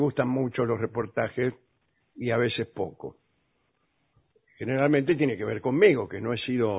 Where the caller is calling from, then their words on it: Rosario, Santa Fe, Argentina; de Rosario.